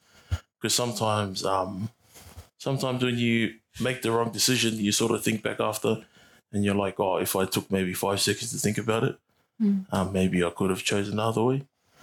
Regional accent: Thomastown, Victoria, Australia; So I grew up in northern suburbs, so that's like Thomastown, if you guys any of those know.

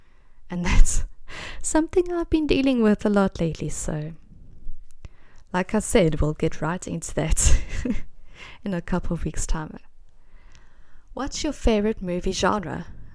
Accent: South Africa; Listen, I'm South African. I've never been to America

